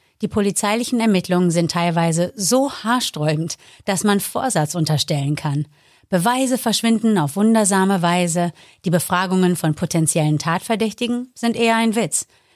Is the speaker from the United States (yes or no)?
yes; United States; zum Beispiel in die USA, mein Heimatland